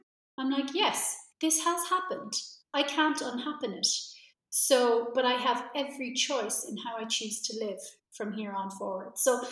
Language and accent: English; Ireland; he wasn't from Ireland, I'm Irish, but we were living abroad and I was back home in Ireland for a holiday just to visit my family and friends